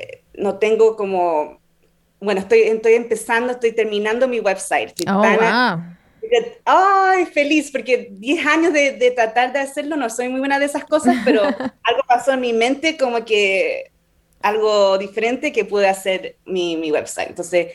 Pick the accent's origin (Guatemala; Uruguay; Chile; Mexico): Chile; como crecí en Chile